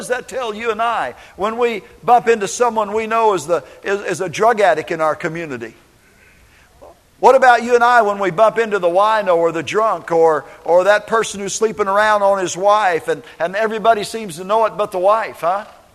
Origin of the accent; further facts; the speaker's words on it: Minneapolis, Minnesota, United States; I remember growing up in Minneapolis, Minnesota, and we had mixed race people that weren't very well liked